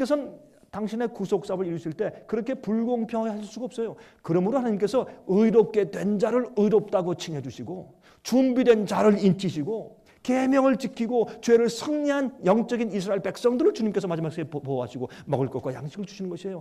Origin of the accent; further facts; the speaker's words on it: South Korea; now in United States; 저는 한국 사람이지만 국적은 미국 국적이니까.